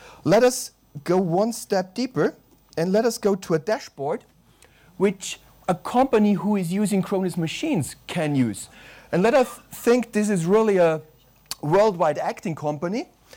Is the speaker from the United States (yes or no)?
no; Germany; English is a second language; I work out of Germany, as you can hear from my strong accent.